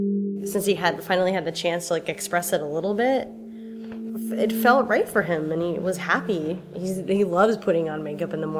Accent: San Francisco, California, United States; I grew up in San Francisco, and my parents raised me in a Buddhist organization that was super diverse

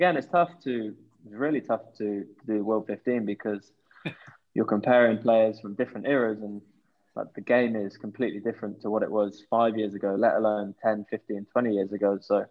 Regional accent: England, United Kingdom; At 10, obviously growing up in England, it's got to be Johnny Wilkinson.

